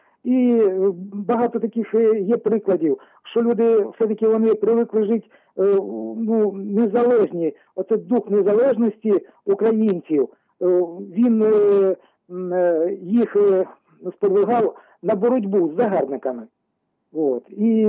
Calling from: Radomyshl, Zhytomyr Oblast, Ukraine; Навіки Богу слава, це раб Божий … місто Радомишль, Житомирської області.

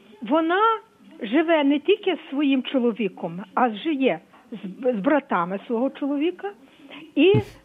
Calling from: Lviv, Lviv Oblast, Ukraine

